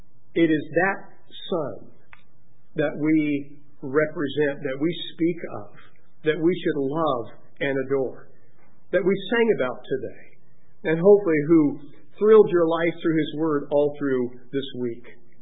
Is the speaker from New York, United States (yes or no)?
no; Gary, Indiana, United States; born there; I was born in Gary, Indiana.